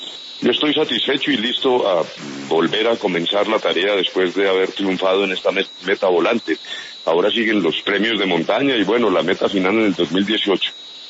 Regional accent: Colombia; No, pero no desistamos como colombianos de democratizar los partidos.

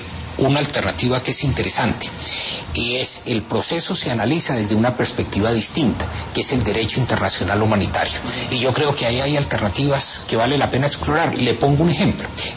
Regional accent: Colombia

